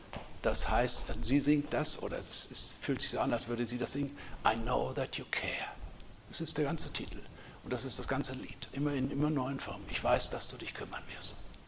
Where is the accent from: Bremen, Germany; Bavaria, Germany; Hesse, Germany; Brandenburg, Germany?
Brandenburg, Germany; Wittenberge; born there; Und deshalb bin ich in Wittenberge zur Welt gekommen.